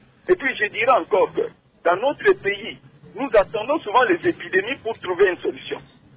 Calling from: Kikwit, Kwilu, DR Congo; par exemple ici chez nous, à Kikwit, même à l'intérieur, dans les villages, il n'y a pas de médecins.

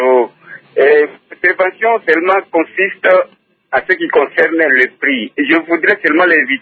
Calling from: DR Congo; et un sac de ciment 50 kilos ici chez nous au Congo, de 15 à $50.

